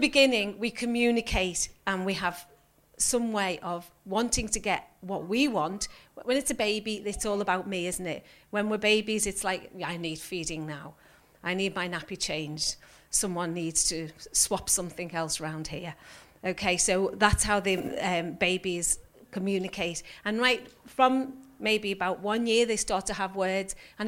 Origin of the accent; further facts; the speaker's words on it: United Kingdom; So we've got a dictionary definition, the Oxford Dictionary, because we're British.